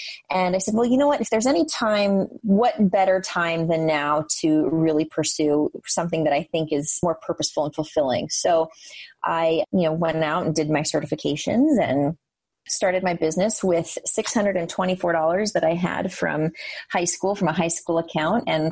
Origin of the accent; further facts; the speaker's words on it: Hawaii, United States; I grew up in Hawaii. So I know, tough life, right? Grew up in Hawaii.